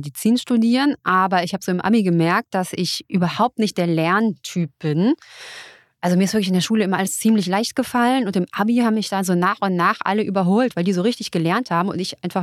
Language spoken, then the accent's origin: German; Frankfurt, Hesse, Germany; Außerdem komme ich auch aus Frankfurt, ne?